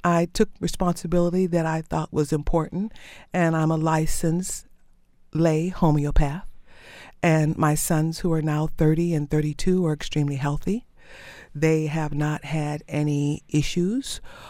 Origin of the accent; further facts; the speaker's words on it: Mississippi, United States; I'm originally from Mississippi, where I currently live.